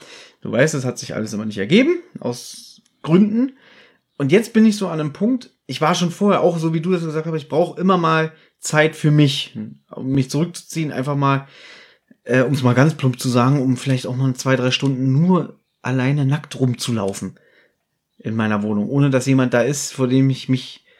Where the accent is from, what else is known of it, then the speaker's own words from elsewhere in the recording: Berlin, Germany; born there; Ich bin in Berlin geboren. Und bin hier allein in dieser großen Stadt.